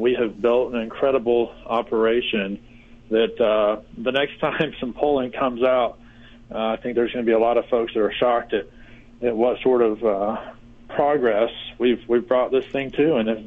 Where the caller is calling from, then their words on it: Reno, Nevada, United States; I am actually in Reno at our main office today.